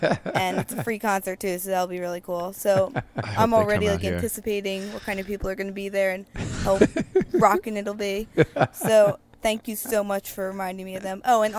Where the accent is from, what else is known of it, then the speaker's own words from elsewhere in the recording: Philadelphia, Pennsylvania, United States; Yes, I am a girl. I'm from Philadelphia, Pennsylvania.